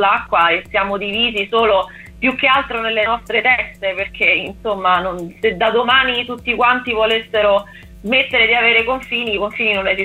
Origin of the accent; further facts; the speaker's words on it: Catania, Sicily, Italy; born there; also born or lived in Rome; io non sono di Roma, sono nata a Catania, ma ho vissuto a Roma per 25 anni